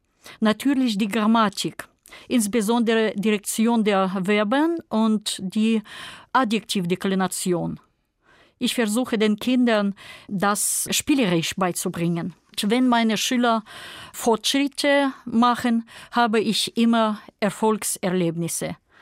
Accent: Kyrgyzstan; German is a second language; Ich komme aus Kirgisistan.

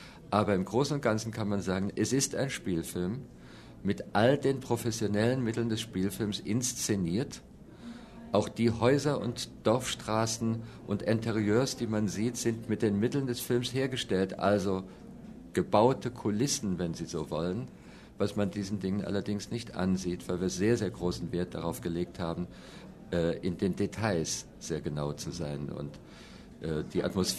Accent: Rhineland-Palatinate, Germany; Ich bin selbst im Hunsrück geboren, ich bin dort aufgewachsen. Ich habe an mir selbst erlebt, was das ist, in ein Hunsrückdorf aufzuwachsen.

